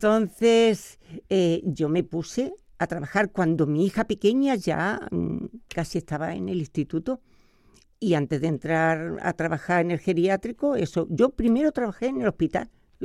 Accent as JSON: {"language": "Spanish", "town": "Benalúa de Guadix", "region": "Andalusia", "country": "Spain", "tie": "born or raised there", "said": "Mira, yo nací en un pueblo de Granada."}